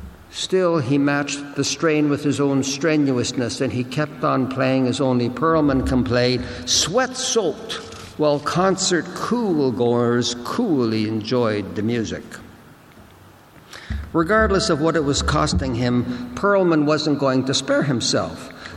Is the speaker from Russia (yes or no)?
no; Winnipeg, Manitoba, Canada; also born or lived in Edmonton; My family left Winnipeg in 1950. I was born in Edmonton, moved to Winnipeg later. We left Winnipeg in January 1950.